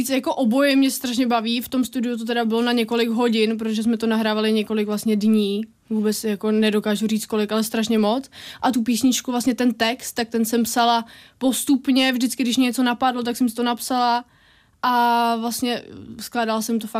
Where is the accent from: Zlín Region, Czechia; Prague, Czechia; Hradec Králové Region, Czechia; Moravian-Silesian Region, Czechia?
Hradec Králové Region, Czechia; Rtyně v Podkrkonoší; Já jsem jednou zpívala u nás v Rtyni na Dní města